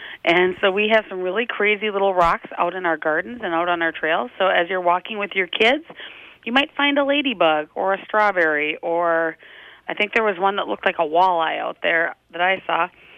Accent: North Dakota, United States; I'm a prairie girl myself. I grew up out in North Dakota.

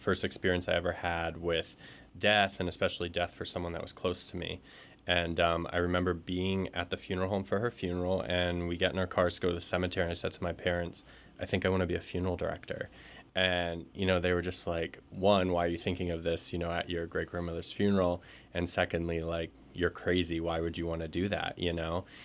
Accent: Bethlehem, Pennsylvania, United States; Yes, yeah, born and raised in Bethlehem.

